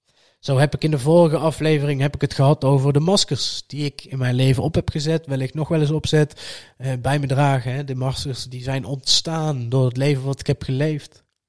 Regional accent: Netherlands; Nou, we zijn Nederlanders. Wat doen wij in de winter?

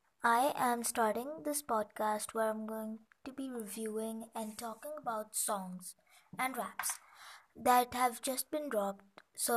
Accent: India; So I am an Indian kid.

